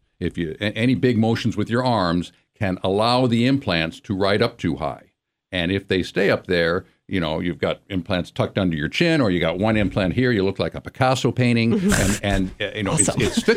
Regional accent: Madison, Wisconsin, United States; I was born and raised here in Madison.

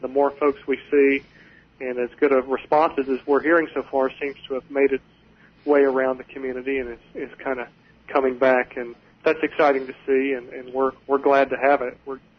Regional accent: Spruce Pine, North Carolina, United States; I was raised in Spruce Pine out on Grassy Creek, lived there my whole life

